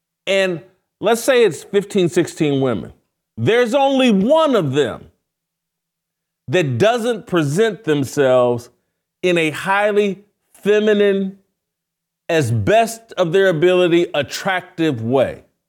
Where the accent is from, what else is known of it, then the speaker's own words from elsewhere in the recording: Indianapolis, Indiana, United States; I'm calling it my Indiana Fever, but I'm from Indianapolis. I grew up a Pacer fan